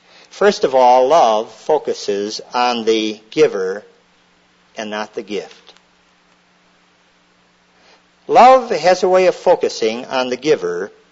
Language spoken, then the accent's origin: English; Scotland, United Kingdom; And so as a Scotsman, I have been a little tight.